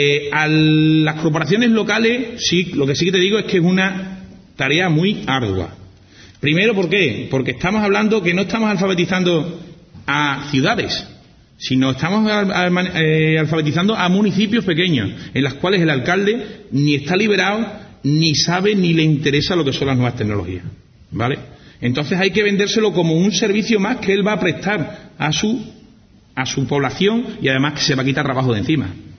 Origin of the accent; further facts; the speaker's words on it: Almendralejo, Extremadura, Spain; Hace poquito ha sido el voto de las candelas, la fiesta de las candelas de mi pueblo, Almendralejo.